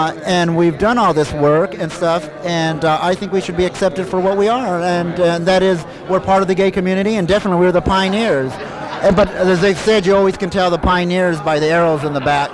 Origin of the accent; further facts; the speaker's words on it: San Diego, California, United States; I think what's sad is in Los Angeles, I'm from San Diego, we don't have this.